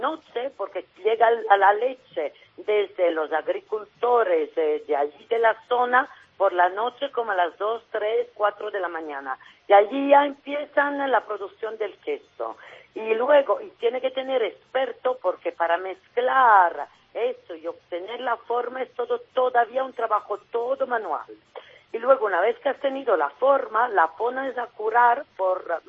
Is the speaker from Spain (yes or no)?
no; Emilia-Romagna, Italy; born there; Spanish is a second language; En mi región, donde yo nací, que la región que se llama Emilia-Romagna, es una región que tiene la parte romaña, que es cerca del Adriático, y la parte Emilia, que es el interior. Hablamos del norte de Italia